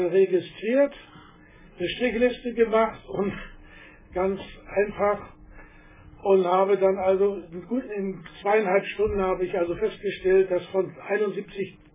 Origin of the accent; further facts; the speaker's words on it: Northern Germany, Germany; Das ist uns aber als Deutsche im Allgemeinen und als Norddeutsche im Besonderen zu wenig.